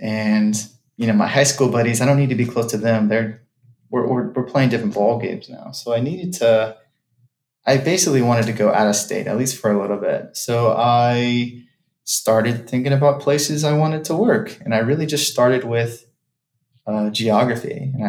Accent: Dallas, Texas, United States; So I'm from Texas. I'm from Dallas. There's a ton of jobs in Dallas.

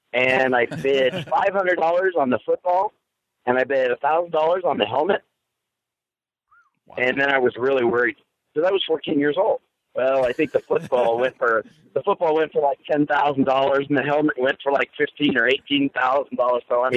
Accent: Olympia, Washington, United States; I grew up in Olympia

